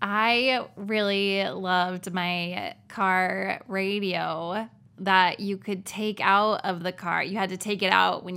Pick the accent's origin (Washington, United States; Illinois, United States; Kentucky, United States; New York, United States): Washington, United States; Seattle; We're from Seattle.